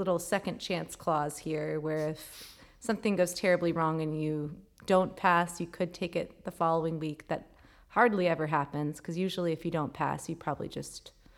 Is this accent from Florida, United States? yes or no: yes; Florida, United States; I'm from Florida and we have a lot of relatives flying up from all over the country